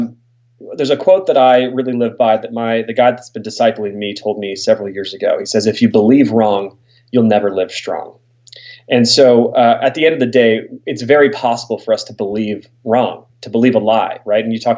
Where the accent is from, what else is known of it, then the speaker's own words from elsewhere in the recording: California, United States; I grew up in Southern California, didn't become a believer until I was 18